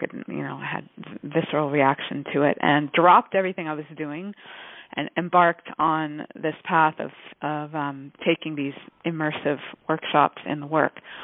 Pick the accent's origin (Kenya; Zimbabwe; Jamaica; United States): Jamaica; born there; also born or lived in Canada; I was born in Jamaica and studied dance, the Jamaican folk dance, from the age of four.